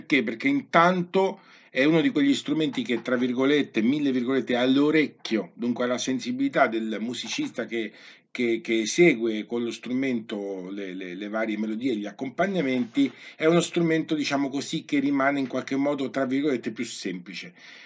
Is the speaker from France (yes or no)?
no; Umbria, Italy; Io sono umbro